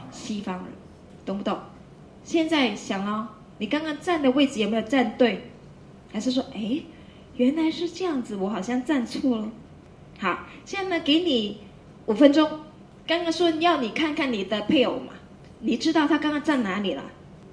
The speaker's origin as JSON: {"language": "Chinese", "country": "Hong Kong", "said": "香港岛有一个叫电车哈、啊，我们香港人就叫它叮叮"}